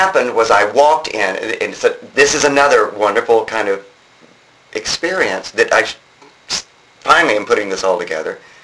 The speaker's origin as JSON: {"language": "English", "region": "the South", "country": "United States", "said": "I can talk. I'm from the South."}